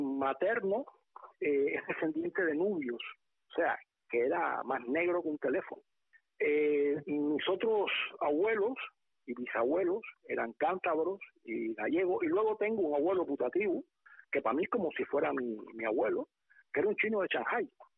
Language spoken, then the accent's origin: Spanish; Cuba; Yo tengo un pasado comunista como muchísimos cubanos y lo reconozco y me disculpo por ello.